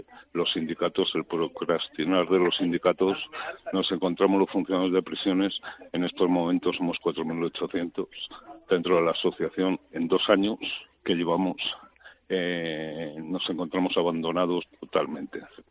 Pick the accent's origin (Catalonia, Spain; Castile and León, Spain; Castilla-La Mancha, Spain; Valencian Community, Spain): Castilla-La Mancha, Spain; Cuenca; born there; Porque los dos nacimos en la misma semana y los dos nacimos en Cuenca.